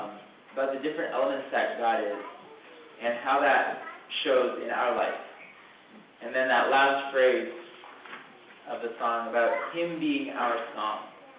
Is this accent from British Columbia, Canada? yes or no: no; Ontario, Canada; Anyway, I come from Ontario, so this beats Ontario.